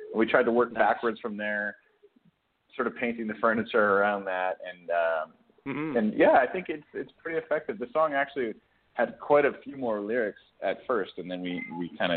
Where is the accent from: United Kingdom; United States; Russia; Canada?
Canada; Alberta; I think growing up in Alberta, you can only avoid country so much.